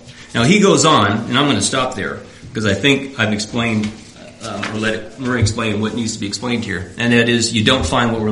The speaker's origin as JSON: {"language": "English", "region": "the South", "country": "United States", "said": "since I'm a Southerner"}